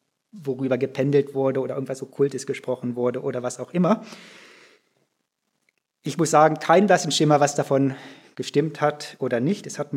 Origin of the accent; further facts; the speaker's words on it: southern France, France; Einige wissen, ich bin in Südfrankreich aufgewachsen